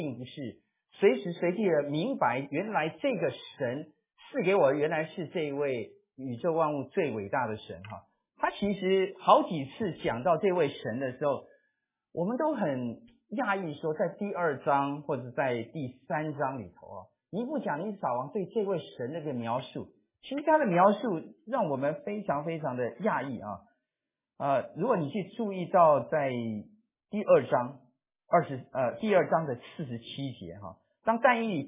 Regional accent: China; 我们中国人喜欢称为这个投奔敌人叫汉奸哈。

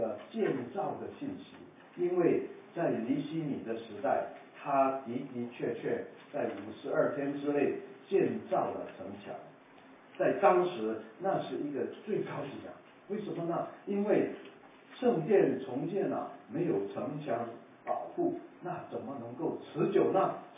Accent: Macau; moved away; 我在澳门出生的，我离开了快四十年都没回去过

